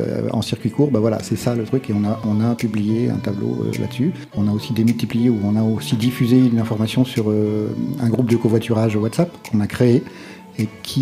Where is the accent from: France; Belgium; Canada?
France; Poule-les-Écharmeaux, Auvergne-Rhône-Alpes; je viens de Poules-les-Écharmeaux dans le Beaujolais Vert.